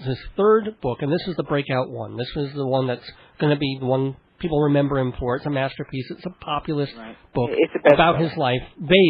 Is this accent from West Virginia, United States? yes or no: no; Brooklyn, New York, United States; born there; I was born in Brooklyn.